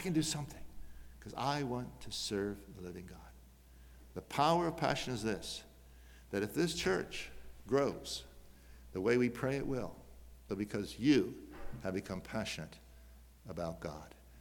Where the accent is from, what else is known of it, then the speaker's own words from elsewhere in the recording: United States; Because as an American youth worker, I knew you could not have a conference without a bonfire.